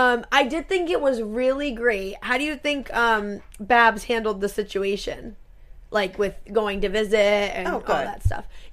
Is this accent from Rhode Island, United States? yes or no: yes; Rhode Island, United States; We're from Rhode Island, just so you all know.